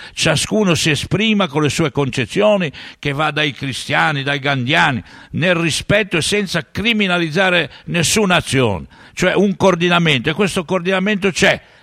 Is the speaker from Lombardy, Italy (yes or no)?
no; Genoa, Liguria, Italy; Io come genovese continuo a gridare